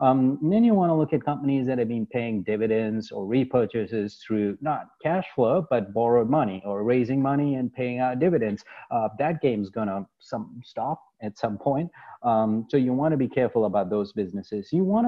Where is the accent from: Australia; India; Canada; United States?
India; But starting off with my home country, India.